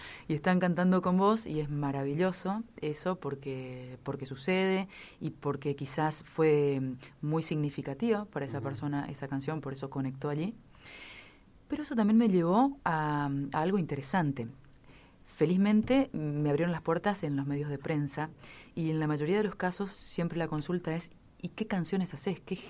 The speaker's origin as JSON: {"language": "Spanish", "region": "Corrientes", "country": "Argentina", "tie": "born or raised there", "said": "la raíz folclórica está porque soy de ahí, soy correntina, me crié a la vera del río Corrientes y del Paraná"}